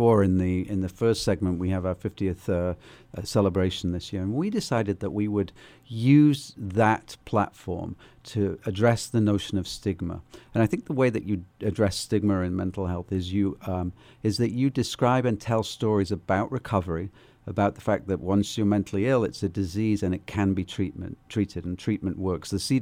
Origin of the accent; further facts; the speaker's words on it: England, United Kingdom; And of course, because I'm from England, there's another story in terms of Winston Churchill, which runs along those lines.